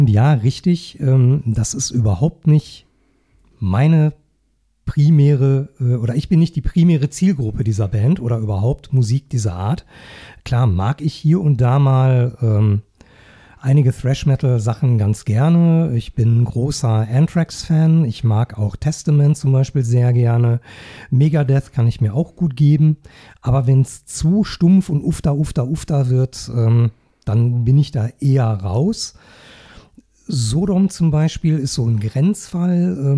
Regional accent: Gelsenkirchen, North Rhine-Westphalia, Germany; auch wenn wir beide mittlerweile außerhalb des Ruhrgebiets wohnen, kommen wir ja beide mitten aus dem Pott, ich aus Gelsenkirchen

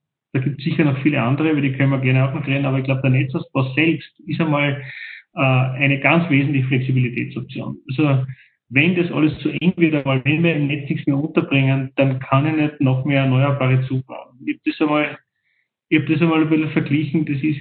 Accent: Salzburg, Austria; Das interessiert ja mich als Salzburger nicht, als Bewohner dort.

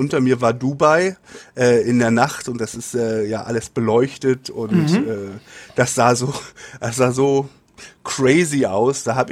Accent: Hamburg, Germany; Tendenziell wäre es schon schön Hamburg. Hamburg ist meine Heimatstadt.

